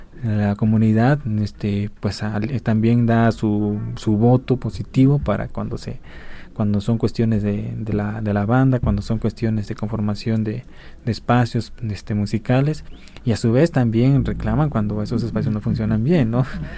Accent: Santa María Tlahuitoltepec, Oaxaca, Mexico; soy originario de Tlahuitoltepec, actualmente funjo como director general

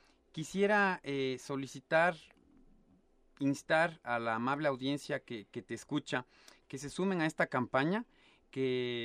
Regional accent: Ecuador; como ecuatoriano y como una persona que tuvo la oportunidad de servir a mi país en el consulado del Ecuador en Madrid

